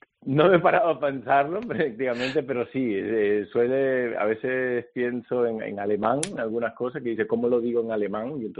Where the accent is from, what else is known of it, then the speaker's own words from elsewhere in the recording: La Laguna, Canary Islands, Spain; Sí, nací allí en La Laguna, pero bueno, entre La Laguna y Santa Cruz, tú sabes que no mucha distancia, el colegio en Santa Cruz, viviendo en La Laguna.